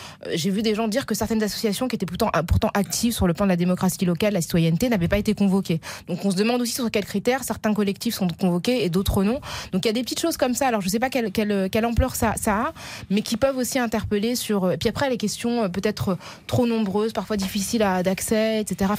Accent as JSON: {"language": "French", "country": "France"}